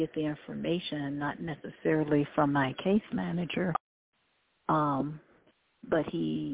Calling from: Albuquerque, New Mexico, United States; Albuquerque, New Mexico.

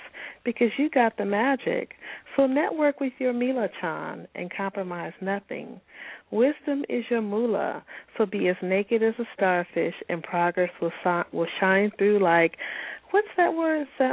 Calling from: Charlotte, North Carolina, United States; Oh, Charlotte.

